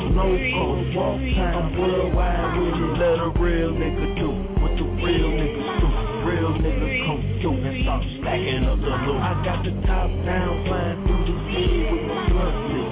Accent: Waukegan, Illinois, United States; Born and raised here, been here since a little boy. I probably say that I'm from Waukegan, Illinois.

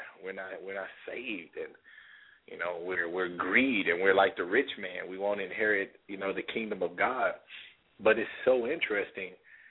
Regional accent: Houston, Texas, United States; I am originally from Houston, born and raised. Go Rockets.

